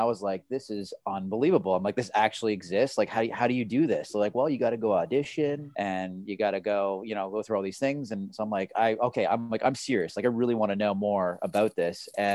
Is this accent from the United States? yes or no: no; Wasaga Beach, Ontario, Canada; Yeah, so I grew up in Wasega Beach, about an hour north of Toronto.